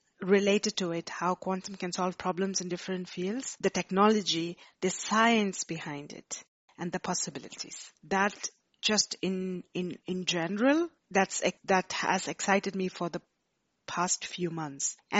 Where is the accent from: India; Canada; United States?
India; Every time I go back to my home country, India, I always think about what can I give back.